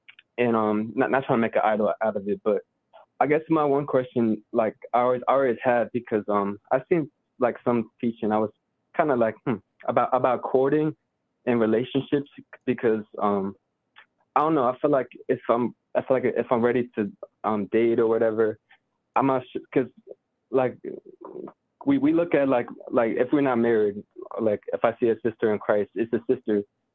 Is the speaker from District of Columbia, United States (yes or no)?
no; New Jersey, United States; I'm from New Jersey.